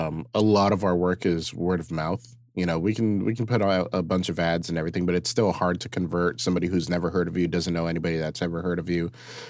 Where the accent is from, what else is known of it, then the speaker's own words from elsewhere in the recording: Eagle Rock, California, United States; now in Orange County, United States; just opened up a coffee shop in Eagle Rock, my hometown.